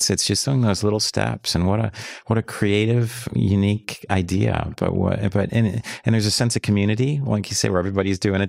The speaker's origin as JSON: {"language": "English", "town": "Chicago", "region": "Illinois", "country": "United States", "said": "And I'm from Chicago."}